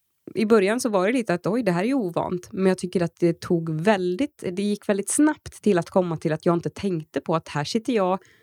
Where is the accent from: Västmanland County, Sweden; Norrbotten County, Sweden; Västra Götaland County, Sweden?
Västra Götaland County, Sweden; Och vi är båda västgötar